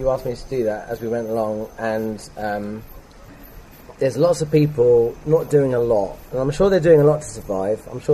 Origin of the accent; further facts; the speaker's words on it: East of England, United Kingdom; I'm from Hertfordshire in the Chiltern Hills, which is lovely